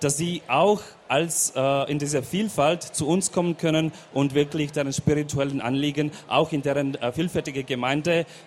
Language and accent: German; Slovakia; German is a second language; now in Bavaria, Germany; Also zum Beispiel, ich komme aus der Slowakei